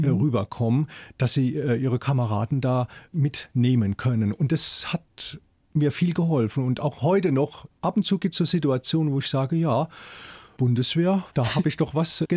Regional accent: Mannheim, Baden-Württemberg, Germany; also born or lived in Schwetzingen; in meiner Kindheit in Mannheim und dann auch in Schwetzing, habe ich nie irgendwas gemerkt an Ressentiments oder sowas.

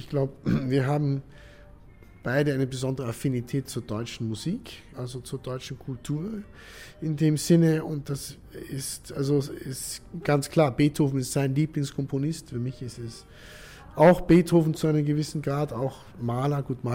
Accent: Vienna, Austria; Und Wien ist meine Heimat. Deshalb bedeutet mir dieses Lied so viel.

